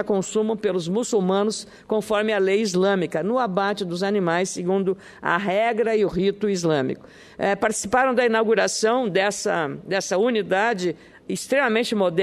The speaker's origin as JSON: {"language": "Portuguese", "region": "Rio Grande do Sul", "country": "Brazil", "said": "eu falo aí como Gaúcha"}